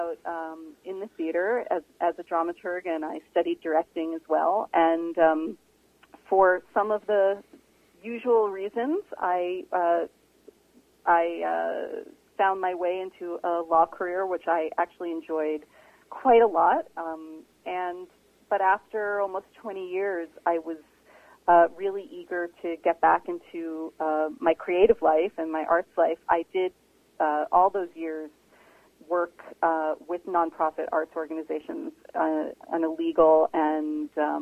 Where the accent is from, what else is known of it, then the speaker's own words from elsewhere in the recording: New York, United States; now in Vancouver, Canada; Yes, I came here 6.5 years ago, indeed from New York.